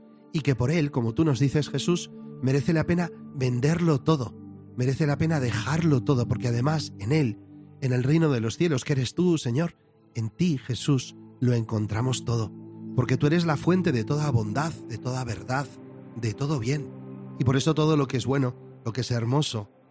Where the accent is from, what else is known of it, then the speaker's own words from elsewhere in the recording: San Sebastián de los Reyes, Community of Madrid, Spain; Estos días en mi pueblo, en San Sebastián de los Reyes